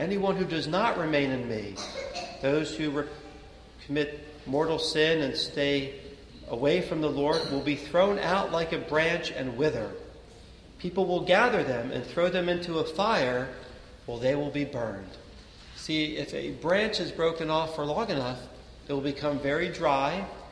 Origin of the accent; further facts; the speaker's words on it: Philadelphia, Pennsylvania, United States; Growing up in Philadelphia, in the suburbs of Philly, we had a nice backyard, and I had a garden back there.